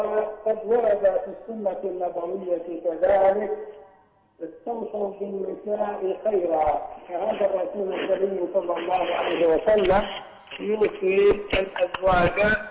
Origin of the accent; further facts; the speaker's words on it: Libya; accent: Libyan; احنا بلهجتنا الليبية نقول ديار، جمع دار.